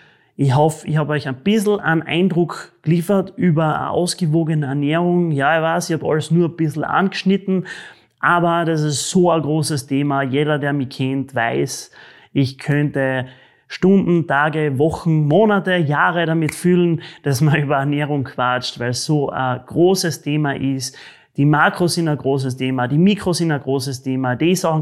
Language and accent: German; Austria; ich glaube, das ist bei uns in Österreich oder von wo ihr mir auch gerade zuschaut, nicht so schwer in Österreich sauberes, gutes Wasser zu kriegen.